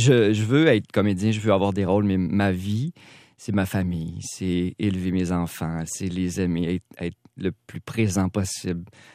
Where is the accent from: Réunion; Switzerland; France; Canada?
Canada; Montreal, Quebec; also born or lived in Mexico; Je suis né en Mexique, sauf que j'ai grandi à Montréal-Nord toute ma jeunesse